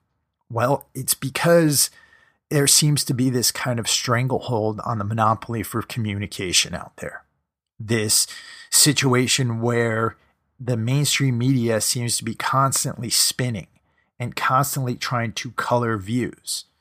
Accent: United States; this is me as an American

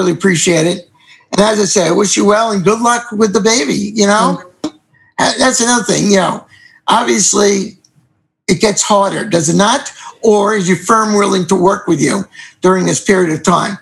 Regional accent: New York, United States; I'm from New York originally, and we never stop talking.

